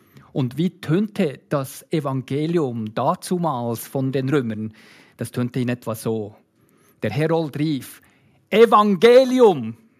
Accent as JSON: {"language": "German", "town": "Kota Kinabalu", "region": "Sabah", "country": "Malaysia", "tie": "born or raised there", "said": "In Sabah, das gehört zu der Insel Borneo und gehört zu Malaysia, das ist meine Heimatstadt."}